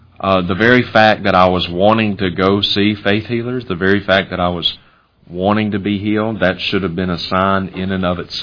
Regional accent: Vicksburg, Mississippi, United States; Charlie told me about a faith healer named Nora Lamb, L-A-M, who was coming to Vicksburg, Mississippi, my hometown.

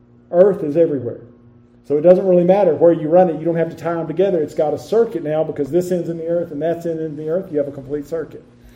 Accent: Texas, United States; I grew up in West Texas

